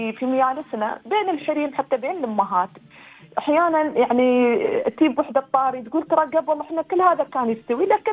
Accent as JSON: {"language": "Arabic", "country": "United Arab Emirates", "accent": "Emirati", "said": "بلهجتنا الإماراتية"}